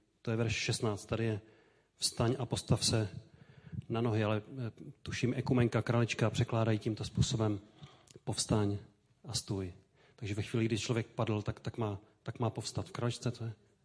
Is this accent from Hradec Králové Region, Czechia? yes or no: no; Lovosice, Ústí nad Labem Region, Czechia; born there; A já jsem se narodil právě v těch Lovosicích v ateistické rodině, komunistické rodině dokonce.